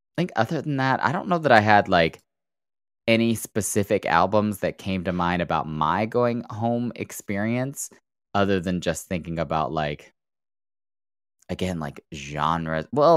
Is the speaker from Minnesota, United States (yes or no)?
no; Oklahoma, United States; I fell in love with … while I was growing up in Oklahoma.